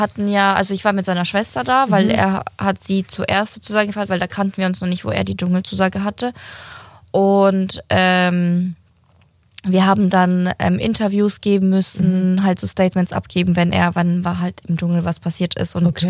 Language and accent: German; Ukraine; Die wusste, dass ich Laktoseintoleranz habe und bei uns in der Ukraine, da gab es halt immer irgendwas mit Milch.